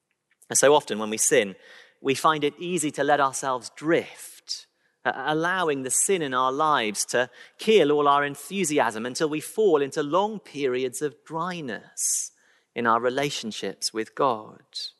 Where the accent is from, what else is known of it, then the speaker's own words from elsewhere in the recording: Birmingham, West Midlands, United Kingdom; I grew up in Birmingham, where the only horses to be found are in Tesco's ready meals.